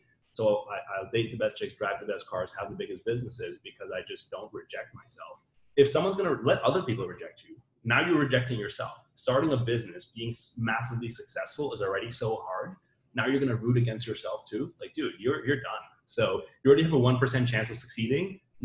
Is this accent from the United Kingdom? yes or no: no; Netherlands; Now, I'm from Europe, and in Europe, like, when I'm from Western Europe, I'm from the Netherlands, great country, awesome place, but like there, we just don't think big.